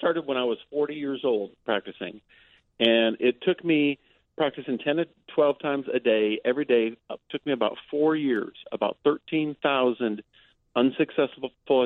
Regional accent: Michigan City, Indiana, United States; as a little kid growing up in Michigan City, I had really extreme fears, low self-esteem, inferiority complex.

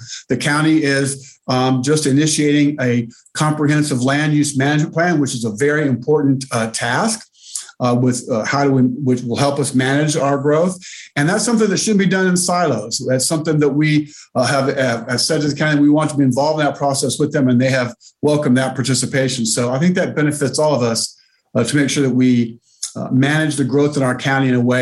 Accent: Weaverville, United States; I feel that I'm a good advocate for my hometown, and I feel that I represent the people well.

